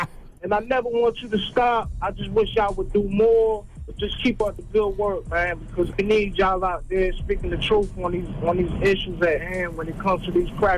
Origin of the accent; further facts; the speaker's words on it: Goldsboro, North Carolina, United States; from Goldsboro, North Carolina.